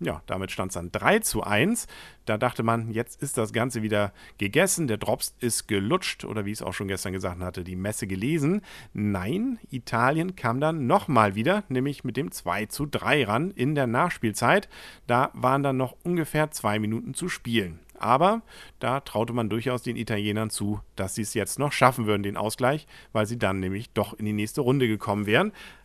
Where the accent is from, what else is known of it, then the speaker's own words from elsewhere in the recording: North Germany, Germany; als Norddeutscher hatte ich ja durchaus insbesondere Sympathien für Dänemark.